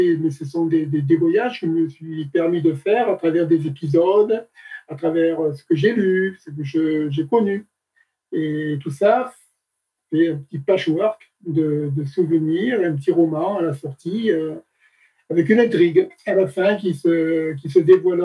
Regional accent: Nîmes, Occitanie, France; moi, je suis natif de Nîmes, j'ai habité d'un petit village de l'Avonage qui s'appelle Calvisson, et le village où j'étais, c'est un hameau qui s'appelle Saint-Saint.

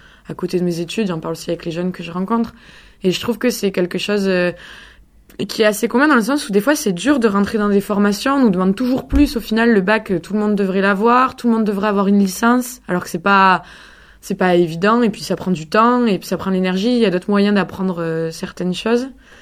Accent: Montpellier, Occitanie, France; depuis que je suis à Montpellier, enfin je suis née à Montpellier, donc il y a un moment maintenant, il y a 24 ans. Et après j'ai fait le primaire et le collège en Calandrette.

